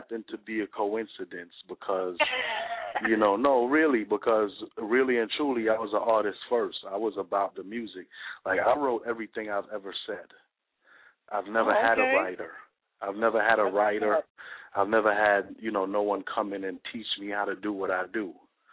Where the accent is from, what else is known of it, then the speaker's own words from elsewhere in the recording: Brooklyn, New York, United States; Well, I was always a serious thinker, you know, and I'm from Brooklyn, New York, so.